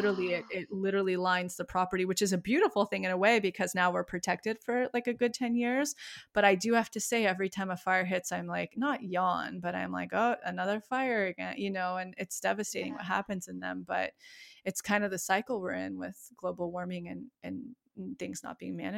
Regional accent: California, United States; Yeah, I've grown up around wildfires my entire life because I grew up right outside of Yosemite.

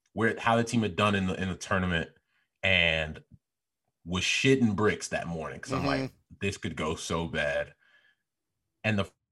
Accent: Chicago, Illinois, United States; I was the guy from Chicago talking all loud.

